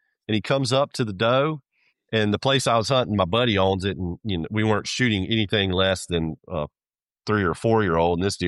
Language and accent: English; the South, United States; growing up in the South, I was a turkey hunter